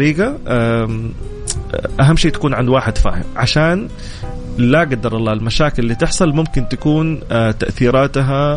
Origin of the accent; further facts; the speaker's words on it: Saudi Arabia; فالحمد لله احنا هذا الشيء نادر عندنا في السعودية